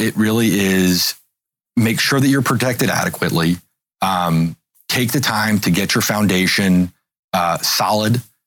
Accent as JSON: {"language": "English", "town": "Memphis", "region": "Tennessee", "country": "United States", "tie": "born or raised there"}